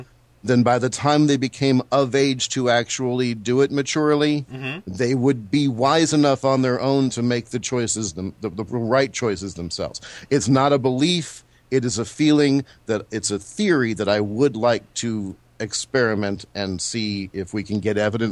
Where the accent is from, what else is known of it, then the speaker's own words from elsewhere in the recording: Texas, United States; Speaking as a Texan, I can honestly say